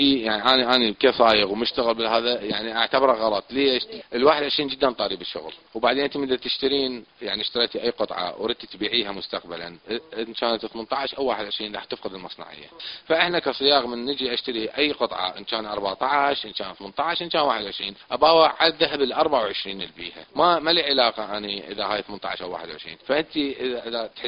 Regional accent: Iraq; احنا نبقى عراقيين وكلنا نحب العراق

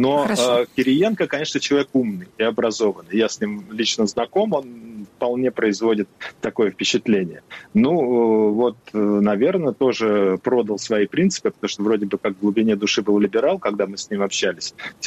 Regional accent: Russia; moved away; И узнав, что я из России родом

